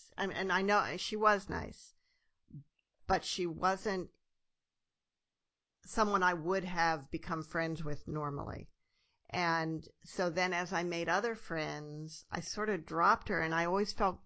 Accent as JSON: {"language": "English", "region": "Iowa", "country": "United States", "tie": "born or raised there", "also_born_or_lived": "Pennsylvania", "said": "Yeah, I was somewhat younger than most of my classmates when we moved, about the same age as Grace, but we moved from Pennsylvania to Iowa."}